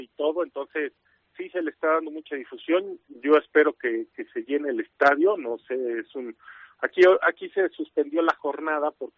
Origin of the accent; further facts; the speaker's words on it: Mexico; yo ya soy mexicano, mi padre son asturianos, son de Arriondas, mi padre de Cuadroveña, mi madre, la familia de madre de Fíos, pero vivimos en la Rionda, y cada vez que podemos vamos a Asturias